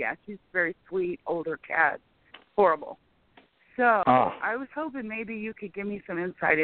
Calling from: Nebraska, United States; Oh, good. I'm in Nebraska.

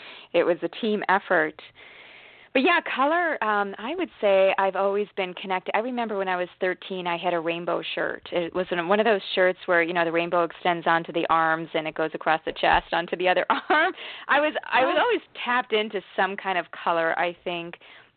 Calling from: Washington, United States; From Washington State.

